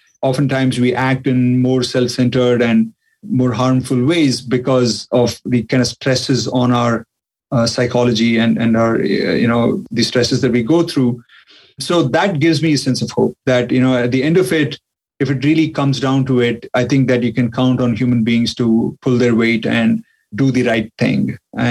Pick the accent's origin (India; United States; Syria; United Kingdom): India; I mean, despite being Indian, because there's a lot of Indian people who, like, you know, have this association of being a spiritual guru or something.